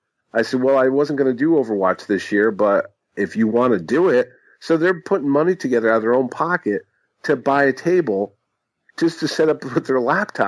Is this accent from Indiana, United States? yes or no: no; Connecticut, United States; accent: Connecticut; That's my Connecticut accent. Okay, that's my Connecticut